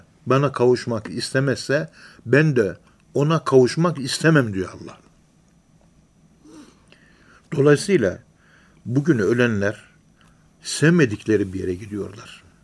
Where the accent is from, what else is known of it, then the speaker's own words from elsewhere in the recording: Ankara, Turkey; Kayabaşı Mahallesi, Derince Sokağı, 18 numaralı evde doğmuşum ben. Adresim bu, Ankara'nın yerlisiyim. 18 numaralı evden yandaki 16 numaralı eve taşındık.